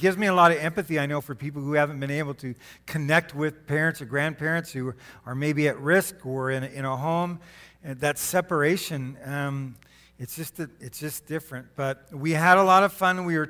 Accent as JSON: {"language": "English", "region": "Arizona", "country": "United States", "said": "One, I'm from Arizona, so there's a lot of dry stuff on our feet, right?"}